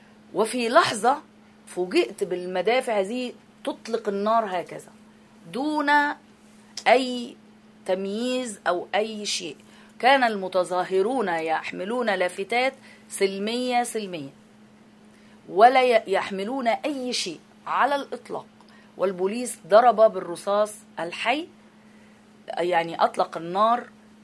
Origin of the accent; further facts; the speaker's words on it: Egypt; أنا صحفية مصرية وأريد أن أعود إلى بيتي